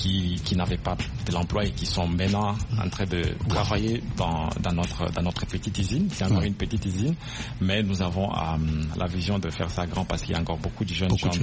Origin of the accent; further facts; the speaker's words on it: Beni, North Kivu, DR Congo; En fait, je viens de la RDC, oui. La ville de Beni.